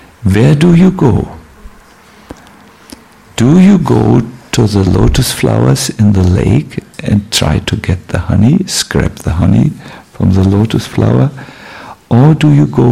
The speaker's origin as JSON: {"language": "English", "country": "Germany", "second_language": "English", "said": "I come from Germany. I can't stop criticizing."}